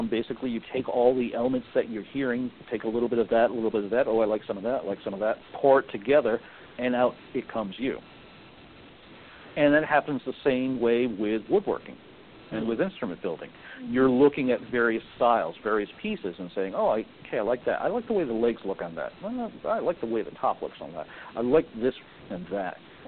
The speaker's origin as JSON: {"language": "English", "town": "Fall River", "region": "Massachusetts", "country": "United States", "tie": "born or raised there", "said": "Well, I grew up in Massachusetts, Fall River, and started in music probably in the fourth grade."}